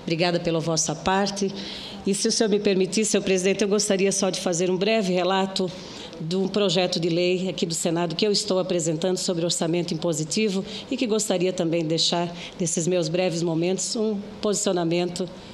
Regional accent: Jaraguá do Sul, Santa Catarina, Brazil; quando eu falo de Jaraguá do Sul, eu falo com muito amor no coração, é minha terra

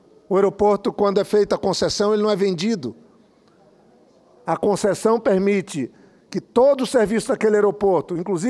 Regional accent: Acre, Brazil; em Cruzeiro do Sul, lá no meu estado do Acre.

